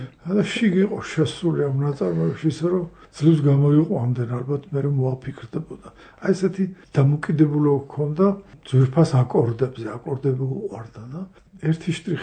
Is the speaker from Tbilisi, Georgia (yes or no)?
no; Kutaisi, Imereti, Georgia; მე ქუთაისიდან ვიყავი ჩამოსული.